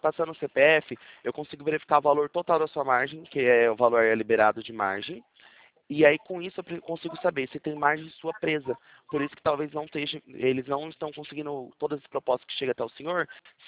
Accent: Pirapó, Brazil; now in Presidente Prudente, Brazil; Fui nascido e criado em Pirapó. Atualmente, hoje eu moro em Prudente, né? Mas eu fui nascido e criado em Pirapó também. Minha família toda é daí.

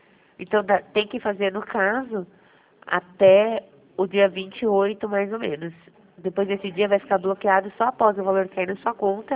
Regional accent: Jundiaí, São Paulo, Brazil; Eu sou de Jundiaí.

